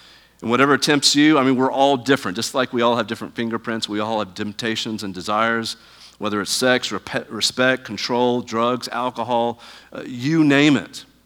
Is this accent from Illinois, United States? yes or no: no; Huntsville, Alabama, United States; In fact, back in my hometown in Huntsville, Alabama, there used to be this large sign in front of this mega church